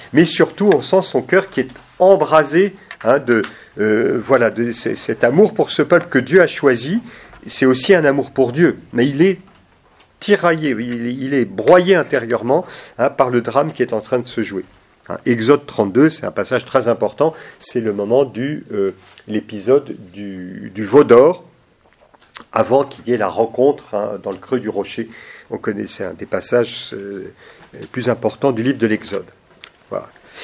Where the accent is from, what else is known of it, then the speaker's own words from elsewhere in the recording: France; En plus, on est français.